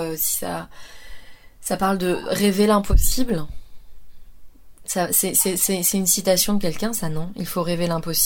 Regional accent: Calvi, Corsica, France; c'est là où j'ai grandi, c'est Calvi. C'est la baie de Calvi le matin

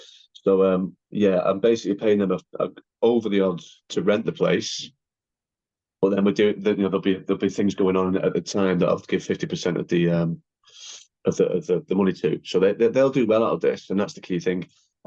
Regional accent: Manchester, North West England, United Kingdom; I would like to have seen him in my hometown in Manchester

